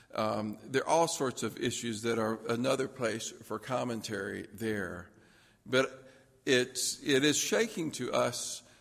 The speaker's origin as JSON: {"language": "English", "town": "Lookout Mountain", "region": "Tennessee", "country": "United States", "tie": "born or raised there", "said": "we stayed the weekend where I grew up on Lookout Mountain."}